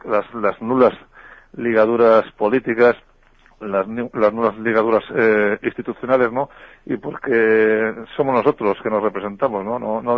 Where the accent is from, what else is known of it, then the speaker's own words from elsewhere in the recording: Valladolid, Castile and León, Spain; moved away as an adult; now in Madrid, Spain; yo soy ferroviario, soy de Valladolid, y me trasladé a Madrid hace ya unos 20 años